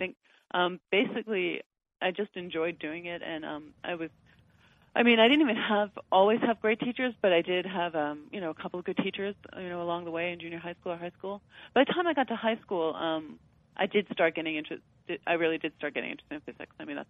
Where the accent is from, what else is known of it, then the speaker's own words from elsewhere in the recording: Queens, New York, United States; Hi. I grew up in Queens, New York.